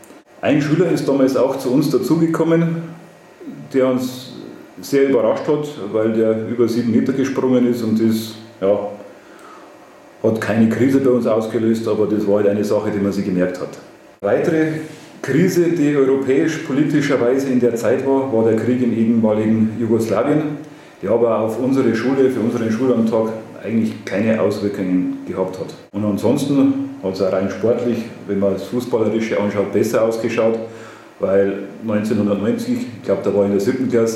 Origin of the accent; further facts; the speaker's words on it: Beutelsbach, Bavaria, Germany; Ich komme aus Beutelsbach, bin verheiratet, habe 2 Kinder und bin mittlerweile Lehrer an der Mittelschule in Wartenburg. Zu der Zeit, als ich noch im Gymnasium Vilshofen war, habe ich noch in Eigenbach gelebt.